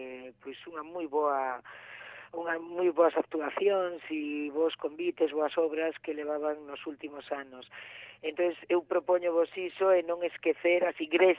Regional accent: Vigo, Galicia, Spain; Aí falo un pouco como viguesa

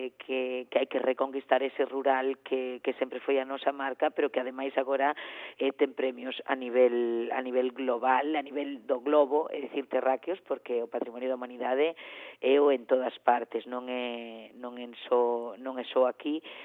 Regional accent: Galicia, Spain; porque a mirande parte dos galegos descendemos ou de mans labradoras ou de mans mariñeiras.

